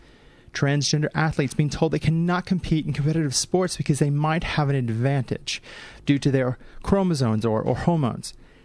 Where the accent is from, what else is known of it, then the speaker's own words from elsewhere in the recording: St. Louis, Missouri, United States; the rainbow flags flying down Market Street in my hometown of St. Louis during the Pride Month of June in America